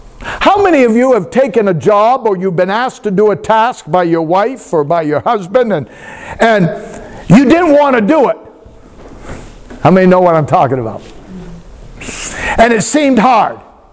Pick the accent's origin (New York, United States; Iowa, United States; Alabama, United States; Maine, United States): Maine, United States; born there; I was born in Maine. I'm from the Northeast.